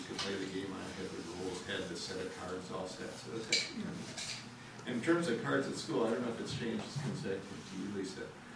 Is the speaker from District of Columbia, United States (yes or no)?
no; Oregon, United States; When I used to spend a week a month in Washington, D.C., I'm from Oregon.